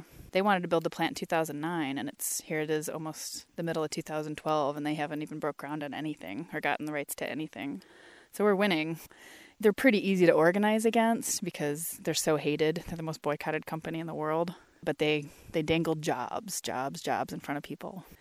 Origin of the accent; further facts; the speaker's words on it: Michigan, United States; moved away; I grew up in Michigan. I moved out here year 2000. Right before I left Michigan